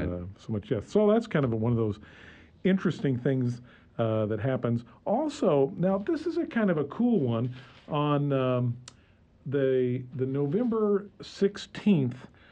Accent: New England, United States; Well, I was born in the Midwest, grew up in New England

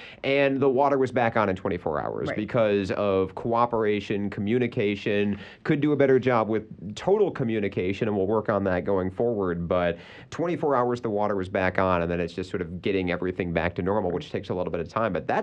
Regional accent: Michigan, United States; I'm from Michigan. They should be in the Big Ten.

